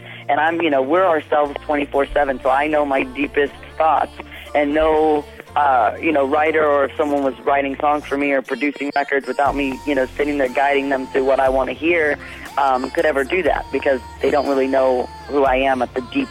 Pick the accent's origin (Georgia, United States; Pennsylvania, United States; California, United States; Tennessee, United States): Tennessee, United States; Nashville; Mostly because, one, I'm from Nashville, so I never thought I would be here.